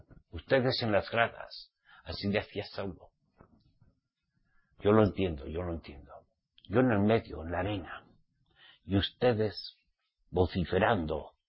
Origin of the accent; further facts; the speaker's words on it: Spain; como soy español